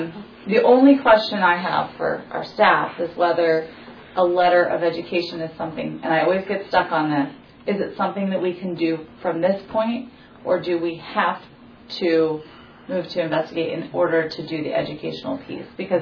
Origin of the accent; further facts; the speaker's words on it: Oregon, United States; I'm also from Lane County, so I just want to take a minute to thank you for taking the trip to come here